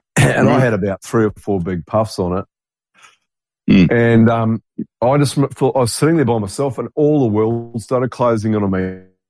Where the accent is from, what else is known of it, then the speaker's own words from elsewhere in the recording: New Zealand; considering I'm a Kiwi.